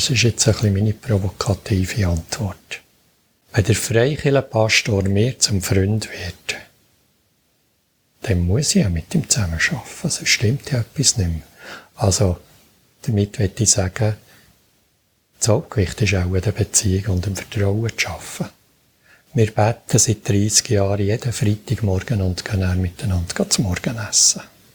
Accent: Bern, Switzerland; dann darf ich auch als Berner noch ein bisschen mehr Geduld haben.

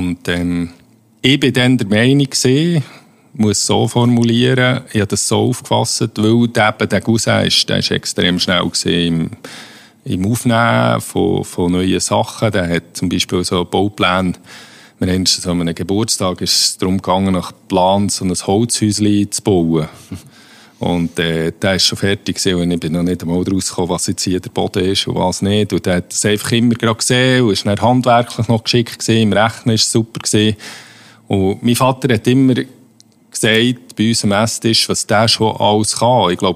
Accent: Huttwil, Bern, Switzerland; Landsendu aus Huttwil.

